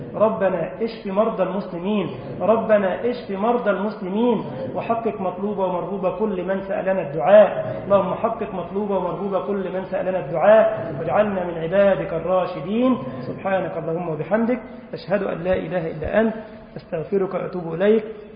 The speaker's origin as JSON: {"language": "Arabic", "country": "Egypt", "said": "اللهم جنب بلدنا مصر الفتن ما ظهر منها وما بطن."}